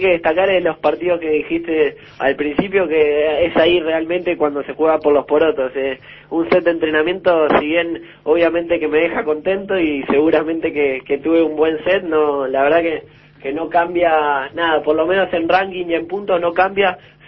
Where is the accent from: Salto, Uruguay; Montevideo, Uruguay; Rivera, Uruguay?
Salto, Uruguay; also born or lived in Argentina; Yo nací en Argentina, después de muy chico me fui a vivir a Salto